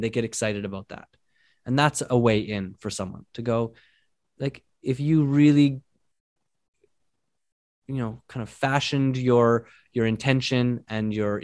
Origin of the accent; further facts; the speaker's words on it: Vancouver, British Columbia, Canada; I grew up in Vancouver and it would rain for 3 or 4 weeks at a time.